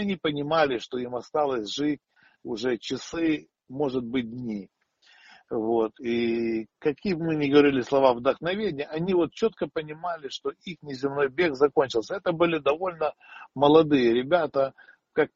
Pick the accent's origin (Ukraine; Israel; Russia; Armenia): Ukraine; Khmelnytskyi, Khmelnytskyi Oblast; я сам родом из Хмельницкого